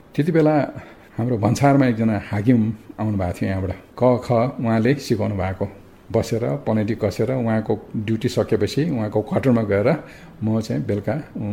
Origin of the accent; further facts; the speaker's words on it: Olangchung Gola, Koshi Province, Nepal; also born or lived in Taplejung; मेरो सम्पूर्ण बाल्यकाल म बिताउँदा मेरो आफ्नो गाउँ ताप्लेजुङको पनि विकट ओलाङचुङ गोलामा, जहाँ हामी कहाँ स्कुल नै थिएन है